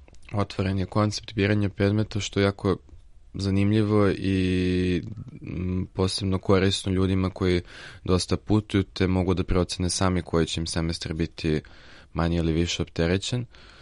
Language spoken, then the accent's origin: Serbian; Niš, Southern and Eastern Serbia, Serbia; born there; also born or lived in Sofia, Bulgaria; rođen sam u Nišu, školovao sam se u Sofiji od svoje 7. godine